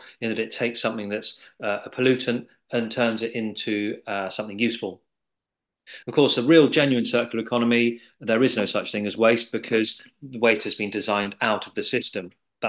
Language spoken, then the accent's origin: English; Glastonbury, South West England, United Kingdom; I'm from Glastonbury